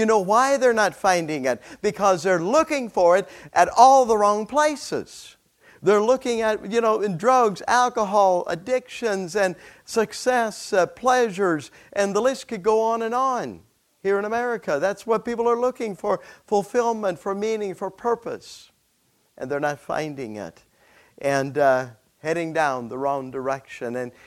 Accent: Ohio, United States; we have we were born and raised in Ohio, Holmes County, Ohio.

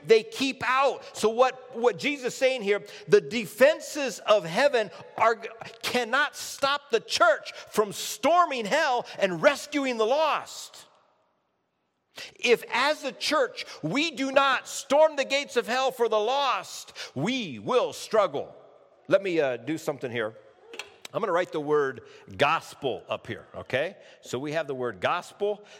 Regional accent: Iowa, United States; My wife grew up in Minnesota. I grew up in Iowa.

